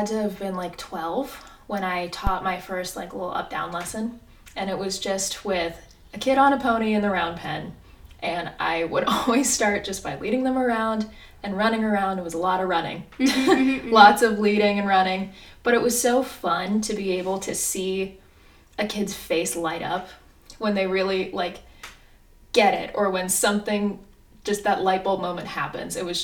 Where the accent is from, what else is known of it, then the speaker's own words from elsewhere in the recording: Oakland, California, United States; So I started riding when I was about 7 or 8, and I was born and raised in Oakland.